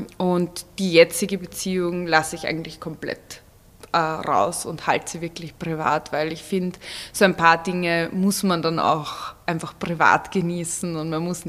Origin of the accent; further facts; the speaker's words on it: Vienna, Austria; eigentlich bin ich in Wien aufgewachsen und geboren und ich mag Wien auch wirklich sehr gerne